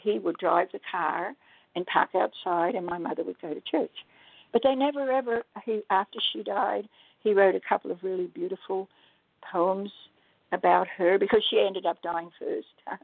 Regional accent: Rockhampton, Queensland, Australia; because my hometown of Rockhampton was on the tropic of Capricorn.

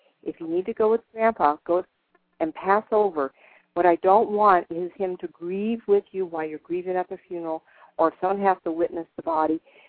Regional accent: California, United States; I said, I'm from Northern California, and I did, oh my gosh, 15 years of fairs and events.

